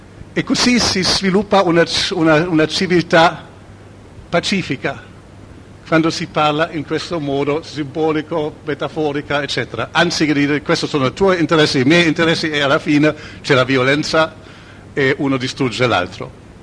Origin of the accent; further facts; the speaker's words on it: Berlin, Germany; Io vengo dalla Germania, da Berlino